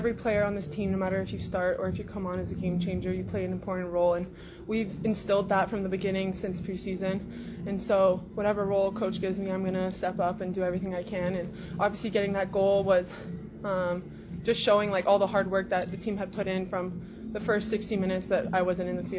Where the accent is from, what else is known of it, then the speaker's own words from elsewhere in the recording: Montreal, Quebec, Canada; also born or lived in Mississauga; So I was born in Mississauga. Obviously, I grew up in Montreal, but it does hit home a little bit.